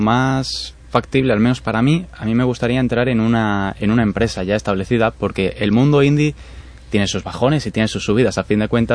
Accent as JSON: {"language": "Spanish", "town": "Córdoba", "region": "Andalusia", "country": "Spain", "lives_now": "Ferrol, Spain", "said": "Yo que vengo de Córdoba, pues, hombre, paso de los 35, 40 grados"}